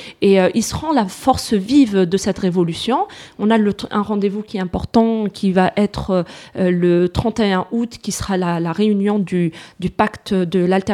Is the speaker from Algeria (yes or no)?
yes; Algeria; parce qu'on est des Algériens et on est citoyens algériens à part entière